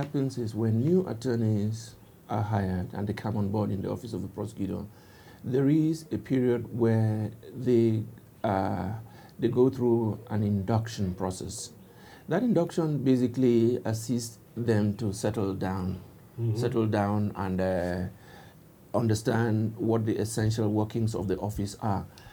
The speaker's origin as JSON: {"language": "English", "country": "Cameroon", "said": "I come from the English part of the country. You know, Cameroon is it's one of those countries like Canada that have an English and French component in the population. We also have a bilingual system, and we are essentially bilingual."}